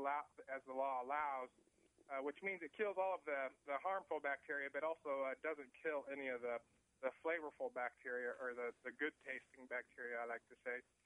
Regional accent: Pella, Iowa, United States; No, we're born and raised in Pella, and had to move out a little ways from the city to start our dairy operation, which actually gave us an Oskaloosa address. So we're proud Pella natives, but live by Oskaloosa.

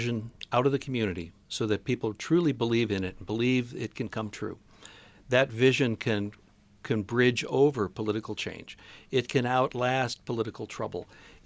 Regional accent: Chicago, Illinois, United States; I grew up in Chicago where it's gray all winter long

